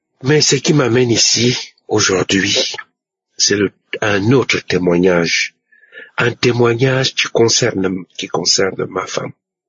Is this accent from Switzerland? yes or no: no; Cameroon; now in France; Je suis un Camerounais vivant en France.